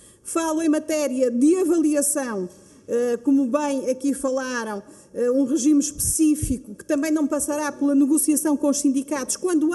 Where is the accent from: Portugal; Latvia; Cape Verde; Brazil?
Portugal; Porto; Sou de Porto.